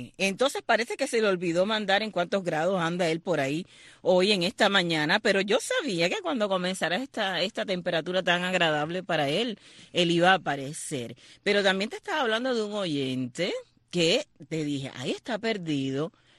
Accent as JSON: {"language": "Spanish", "town": "San Germán", "region": "Holguín", "country": "Cuba", "said": "No, yo soy de Holguín, de San Germán, Holguín. No me estés cambiando de provincia."}